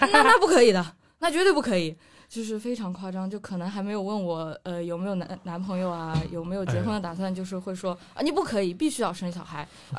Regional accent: Guangyuan, Sichuan, China; 因为我老家是四川那边叫广元的一个城市，比较小小城市吧。

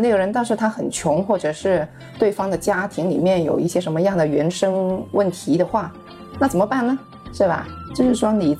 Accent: Guangzhou, Guangdong, China; Hello， 我们是来自广州的两夫妻

